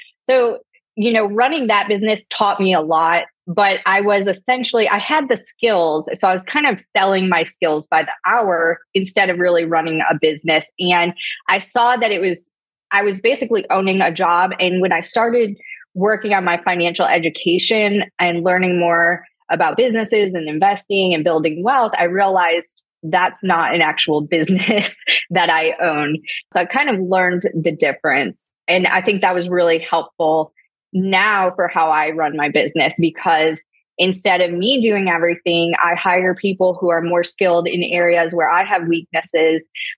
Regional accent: Toledo, Ohio, United States; So I grew up in Toledo, Ohio, which is the Midwest. The city I grew up in was a big auto industry city, mm-hmm. along with Detroit, about an hour from Detroit.

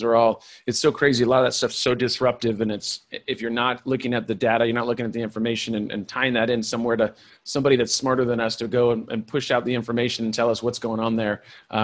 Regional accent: California, United States; I enjoy hugs, but I was raised by hippies in California.

